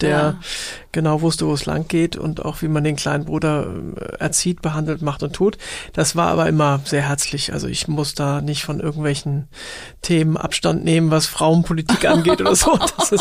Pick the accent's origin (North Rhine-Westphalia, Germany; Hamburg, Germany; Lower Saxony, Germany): Hamburg, Germany; Ich komme aus Hamburg, Alstertal, also aus den Walddörfern